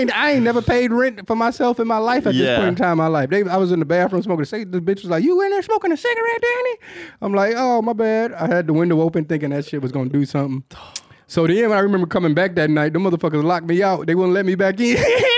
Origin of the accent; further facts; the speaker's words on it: Detroit, Michigan, United States; It was a homie that I grew up with in Detroit.